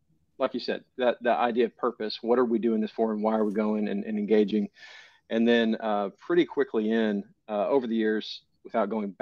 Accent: Plano, Texas, United States; I didn't grow up on a ranch. I grew up in Plano, Texas. So I'm a Texas boy, but I didn't ride a horse maybe more than five times my entire life

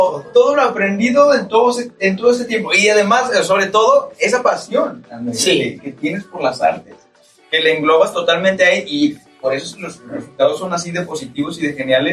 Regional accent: Mexico; pues somos mexicanos, obviamente tenemos que echarnos flores

